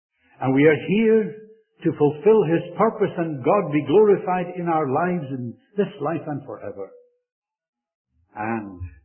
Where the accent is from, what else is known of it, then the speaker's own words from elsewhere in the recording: Canada; And I'm a Canadian, and I wish they would just leave him at rest.